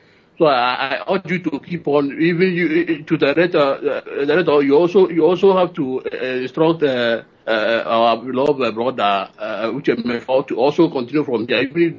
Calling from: Malaysia; I'm calling from Malaysia.

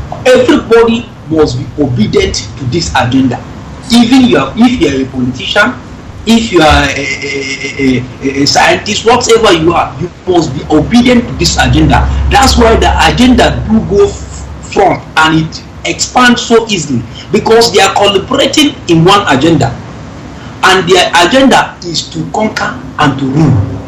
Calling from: Malaysia; I'm calling from Malaysia.

